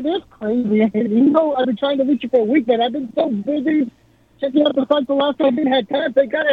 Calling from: Juneau, Alaska, United States; Juneau, Alaska.

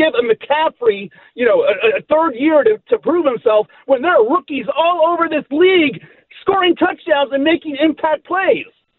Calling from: Fairfax, Virginia, United States; Fairfax, man.

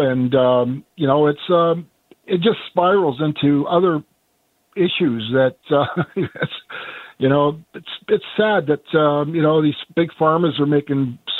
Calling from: Brantford, Ontario, Canada; like I'm calling from Brantford

